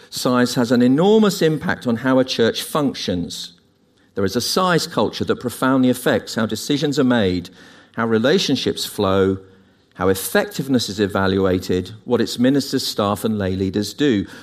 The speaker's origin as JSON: {"language": "English", "country": "United Kingdom", "said": "It's because we're British and we're pessimistic."}